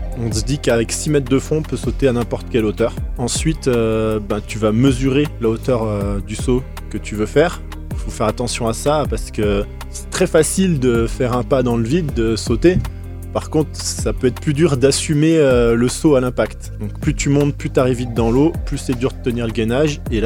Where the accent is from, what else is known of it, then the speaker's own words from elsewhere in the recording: Chaumont, Bourgogne-Franche-Comté, France; j'ai grandi dans le Jura, dans un petit village qui s'appelle Chaumont, au-dessus de la ville de Saint-Claude.